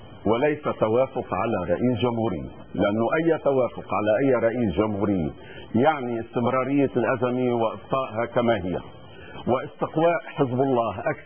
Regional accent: Lebanon; انا كمواطن لبناني

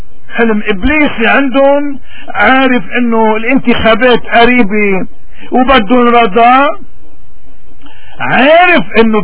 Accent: Lebanon; وهودي عنا بلبنان منن مختلفين, ونحن كبشر لبنانيين منن مختلفين ابدا عن اي بشري باي محل

